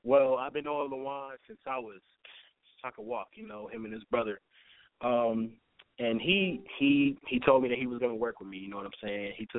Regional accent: South Bend, Indiana, United States; All right, I'm live from South Bend, Indiana, born and raised.

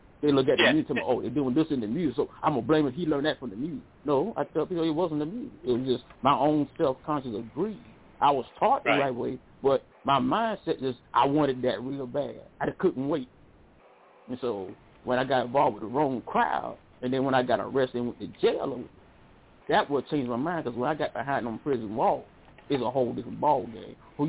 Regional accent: Jamaica; now in United States; I'm not originally from South. I'm originally from Jamaica. That's where I was born.

